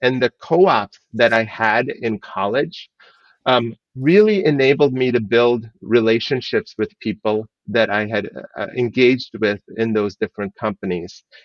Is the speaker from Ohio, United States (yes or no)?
yes; Ohio, United States; through 12th grade. I was in Ohio, but I was in two different schools in high school as well in Ohio.